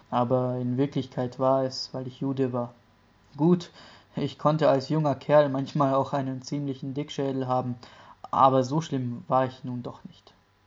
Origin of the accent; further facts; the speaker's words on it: Bamberg, Bavaria, Germany; Gleichwohl bin ich nach wie vor Mitglied der jüdischen Gemeinde in meiner Heimatstadt Bamberg. Und eigentlich war und bin ich ja selber ein Benachteiligter, nämlich gerade aufgrund meines Jüdischseins.